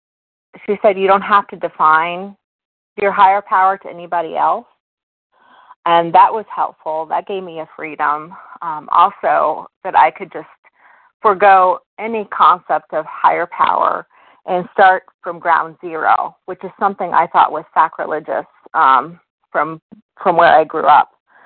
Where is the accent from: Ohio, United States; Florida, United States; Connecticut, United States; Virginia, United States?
Virginia, United States; I'm from Virginia.